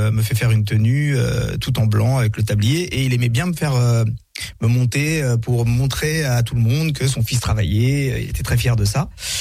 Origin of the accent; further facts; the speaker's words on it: Paris, Île-de-France, France; accent: Parisian; j'ai grandi à Paris. Donc je suis né à Paris et j'ai grandi à Paris avec un bel accent parigo.